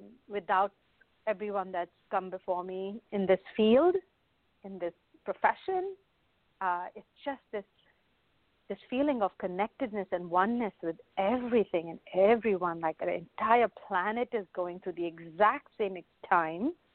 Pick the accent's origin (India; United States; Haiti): India; right from the time that I was a little girl growing up in India